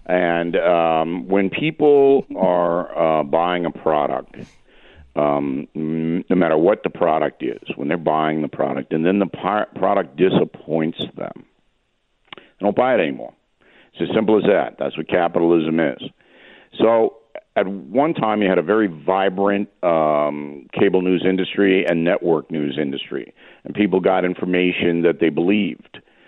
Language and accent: English; New York, United States; accent: New York; Are you making fun of my New York accent?